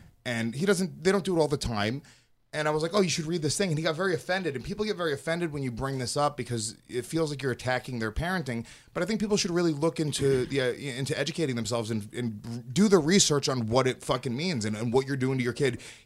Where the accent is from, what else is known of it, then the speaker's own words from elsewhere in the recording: New York, United States; I grew up as a liberal. I grew up in New York as a brown person.